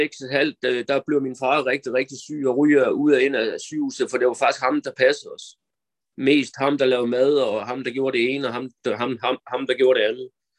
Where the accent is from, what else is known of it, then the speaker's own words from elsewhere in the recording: Copenhagen, Capital Region of Denmark, Denmark; born there; Jeg er fra 75. Jeg er født på Nørrebro. Og er opvokset ved, eller jeg kommer fra en helt almindelig dysfunktionel familie.